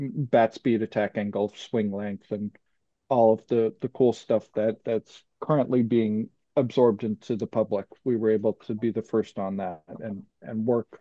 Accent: United States; I grew up in the Upper Valley.

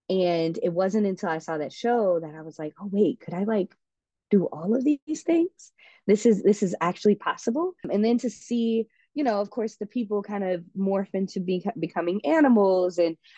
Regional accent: St. Louis, Missouri, United States; I'm from St. Louis, Missouri.

